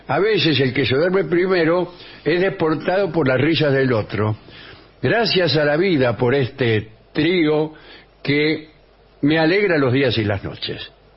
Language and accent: Spanish; Mar del Plata, Buenos Aires Province, Argentina; Soy de Mar del Plata.